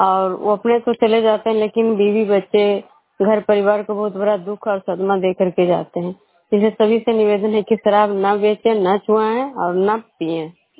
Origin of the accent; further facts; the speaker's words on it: Bihar, India; मैं विष्णुपुर ग्राम खेड़ा पंचायत नालंदा जिला नरोसा प्रखंड के निवासी हूँ।